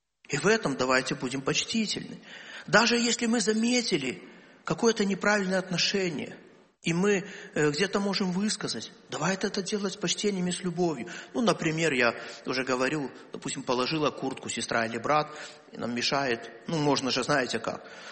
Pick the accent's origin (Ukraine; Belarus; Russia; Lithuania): Belarus; Да, я понимаю, мы белорусы, такие, знаете, нам улыбку натянуть очень тяжело порой.